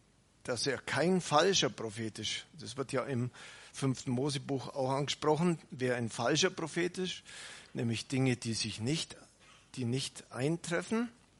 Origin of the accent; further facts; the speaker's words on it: Bavaria, Germany; Wir können uns das ja als Allgäuer gut vorstellen, was es heißt. Den Berg hoch, dann wieder runter.